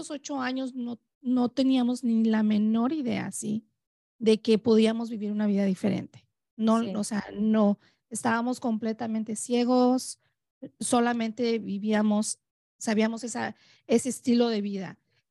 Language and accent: Spanish; Mexico; moved away; comenzamos como todos los que llegamos aquí de México, ¿verdad? A vivir juntos.